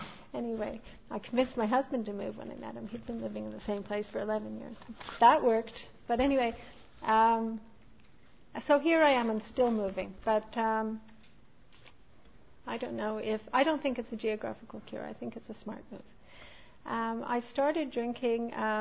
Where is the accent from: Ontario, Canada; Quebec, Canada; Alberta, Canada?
Quebec, Canada; Montreal; born there; I come from, I was born in Montreal in 1960.